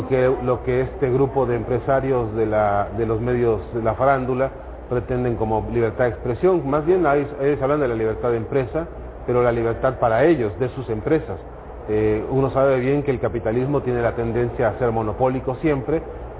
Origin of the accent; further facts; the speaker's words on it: Mexico; Lo hemos visto, hay casos concretos de periodistas en mi país, por ejemplo, a los que han sido silenciados precisamente por los dueños de estos medios. En Televisa, el caso más paradigmático hoy es el caso de Carmen Aristegui